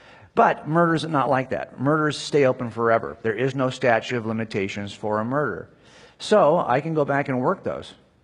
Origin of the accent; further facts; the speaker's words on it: California, United States; I'm from Southern California. I actually live right between Los Angeles and San Diego